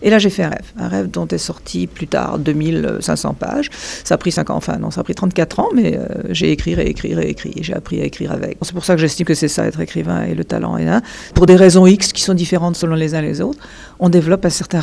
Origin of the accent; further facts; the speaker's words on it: Quebec, Canada; je viens du Québec mais je suis d'origine française